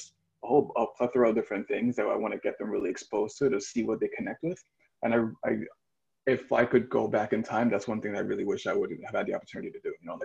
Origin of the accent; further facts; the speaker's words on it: Brooklyn, New York, United States; that's just the thing that you did when you were a Puerto Rican kid growing up in Brooklyn.